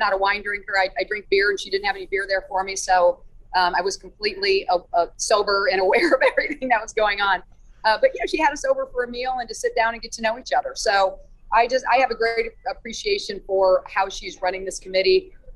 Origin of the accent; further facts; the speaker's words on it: Illinois, United States; it's not just because I'm from Illinois where ag is the economic driver of our state.